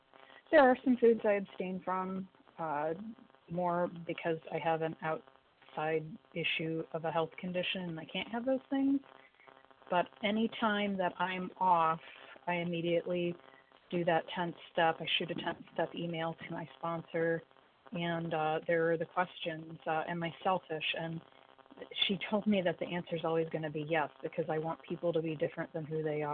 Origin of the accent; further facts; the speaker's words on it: Indiana, United States; I'm recovered. And I'm from Indiana.